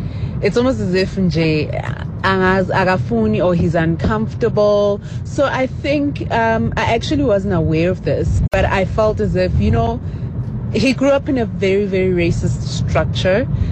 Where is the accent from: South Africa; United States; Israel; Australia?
South Africa; English is a second language; I'm South African. I'm an African.